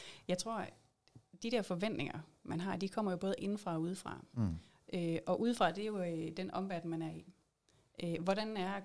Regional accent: Thy, North Denmark Region, Denmark; nu er jeg også fra Thy oprindeligt

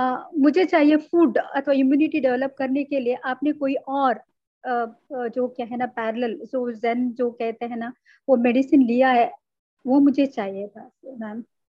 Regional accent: South India, India; हमारे यहाँ, मैं साउथ इंडियन हूँ

